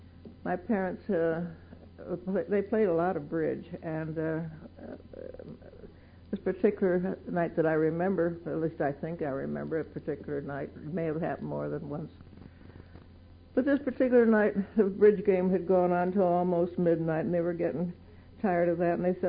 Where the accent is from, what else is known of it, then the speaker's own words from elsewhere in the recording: Dallas, Pennsylvania, United States; also born or lived in Kingston; I hail from Pennsylvania originally. The northeastern Pennsylvania. I was born in Kingston. And we lived later on in a little town called Dallas, Pennsylvania.